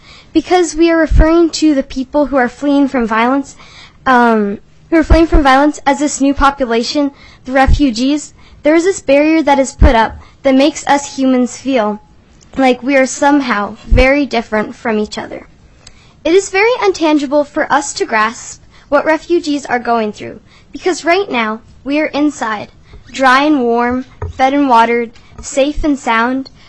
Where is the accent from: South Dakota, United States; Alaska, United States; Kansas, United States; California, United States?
Alaska, United States; Palmer; I'm from Palmer, Alaska.